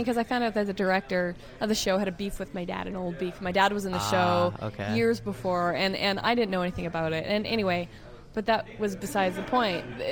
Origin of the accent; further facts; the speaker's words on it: Canada; Sometimes it bothers me because I am Canadian, and I'd like to be there.